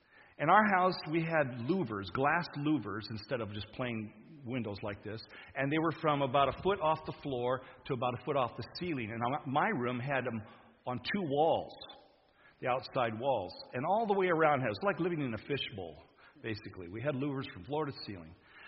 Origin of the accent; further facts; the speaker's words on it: Borneo, Malaysia; quite the opposite from my experience growing up in Borneo.